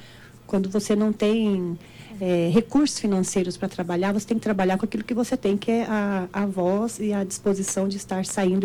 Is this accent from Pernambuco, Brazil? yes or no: no; Paraná, Brazil; also born or lived in Naviraí; now in Dourados, Brazil; Eu sou paranaense e morava em Naviraí, Mato Grosso do Sul, também